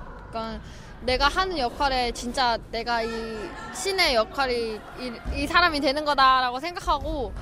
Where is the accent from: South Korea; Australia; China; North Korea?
China; born there; 중국에서 태어났어요. 엄마가 북한.